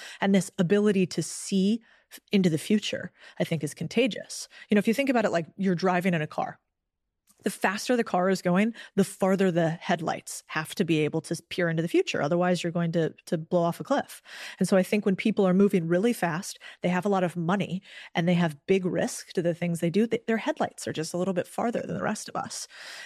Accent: Austin, Texas, United States; And I'm from Austin and I kind of like crystals.

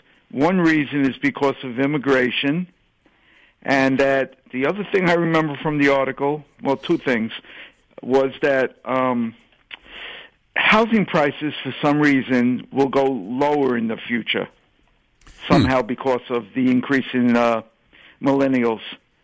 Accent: Brooklyn, New York, United States; I'm from Brooklyn. You don't say things you don't mean.

